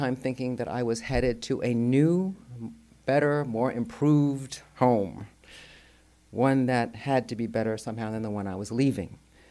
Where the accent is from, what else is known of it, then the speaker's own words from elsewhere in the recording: Tarrytown, New York, United States; also born or lived in Baltimore; I lived for 30 years or so in Baltimore, and I've just recently returned to live with my parents in Tarrytown, New York, in the house I grew up